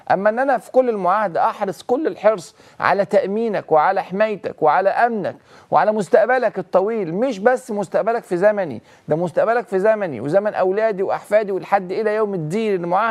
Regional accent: Egypt; أنا كمصري

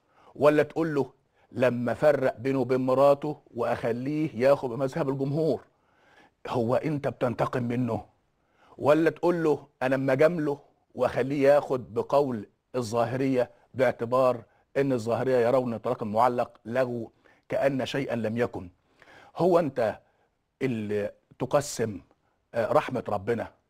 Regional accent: Egypt; وعندنا في مصر كان أول تشريع لإلزام المواطن المصري بتوثيق زواجه

